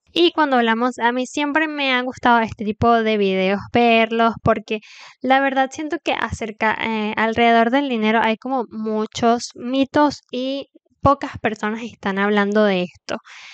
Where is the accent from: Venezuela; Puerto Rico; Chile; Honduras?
Venezuela; yo soy de Venezuela por si no sabías, es decir, estoy en Latinoamérica.